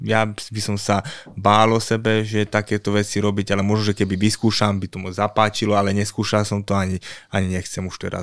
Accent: Gabčíkovo, Trnava Region, Slovakia; ja som bol človek z Gabčíkova more, čo je 5000 členová dedina, už je akože mesto a ja som sa dostal do Ameriky

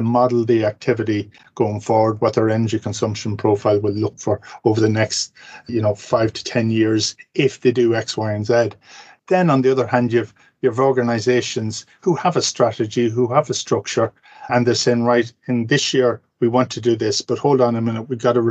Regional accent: County Cavan, Ireland; But the fact that I'm from Cavan, I'm naturally mean, you know.

